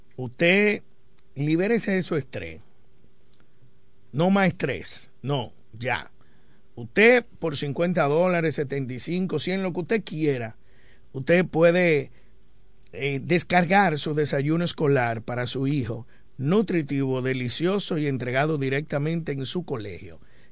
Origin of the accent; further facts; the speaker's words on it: Dominican Republic; nosotros como ciudadanos dominicanos en la República Dominicana